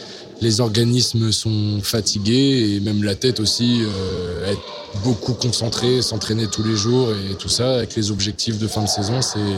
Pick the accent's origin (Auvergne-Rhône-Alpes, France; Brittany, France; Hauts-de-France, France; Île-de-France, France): Brittany, France; Saint-Malo; born there; j'ai 25 ans, je suis né à Saint-Malo et ça fait maintenant 8 ans que je suis à la JS Cherbourg